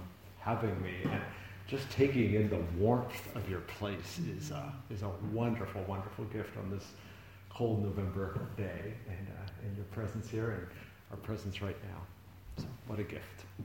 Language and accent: English; Massachusetts, United States; I would never live out here. I grew up in Massachusetts.